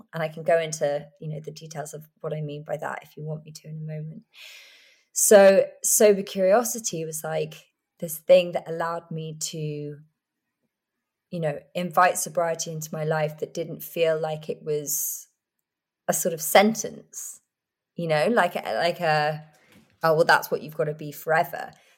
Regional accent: England, United Kingdom; And being English, I didn't know how to say no.

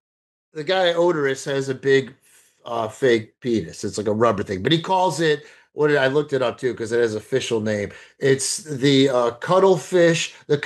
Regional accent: Cleveland, Ohio, United States; So me, I'm from Cleveland.

